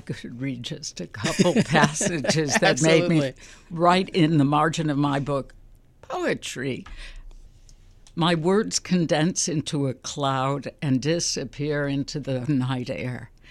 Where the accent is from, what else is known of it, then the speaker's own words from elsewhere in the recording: Chicago, Illinois, United States; I'm from Chicago, and I think Carl Sandburg would have approved of that.